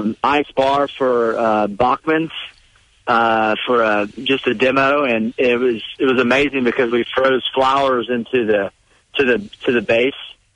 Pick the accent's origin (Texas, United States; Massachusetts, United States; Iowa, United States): Texas, United States; Austin; I'm down in Texas, down in Austin, Texas, in my hometown.